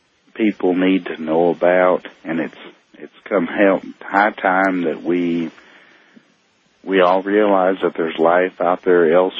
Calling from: United States; I'm calling from the U.S., that's all I can say.

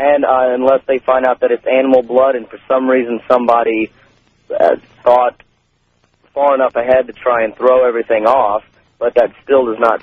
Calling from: Cape Girardeau, Missouri, United States; I'm calling from Cape Jordan, Missouri.

